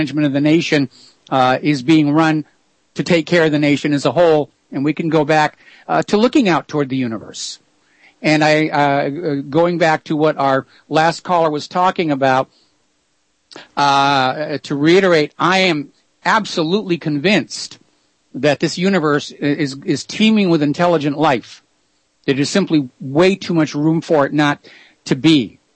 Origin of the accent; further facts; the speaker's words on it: New England, United States; I was still growing up in New England farming country